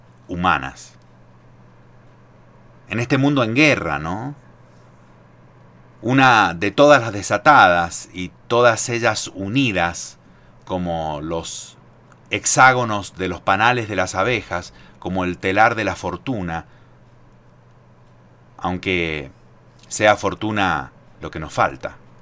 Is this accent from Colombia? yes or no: no; San Juan, Argentina; Ahí también hay laburantes de mi tierra sanjuanina, del terruño con toda la S.